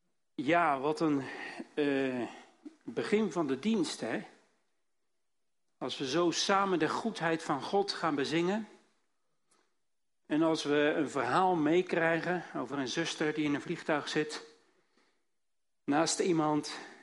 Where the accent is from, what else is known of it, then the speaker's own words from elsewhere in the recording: Almere, Flevoland, Netherlands; Ik kom uit Almere. Waar ligt dat? Nou, ergens in de polder. Een nieuwe stad, nog geen 50 jaar oud. 230.000 inwoners op het ogenblik. 160 nationaliteiten.